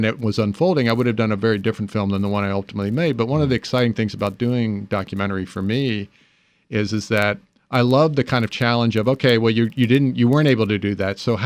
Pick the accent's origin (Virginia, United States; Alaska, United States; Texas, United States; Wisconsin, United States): Virginia, United States; Hampton; And Alan lived in my hometown of Hampton, and also in Newport News.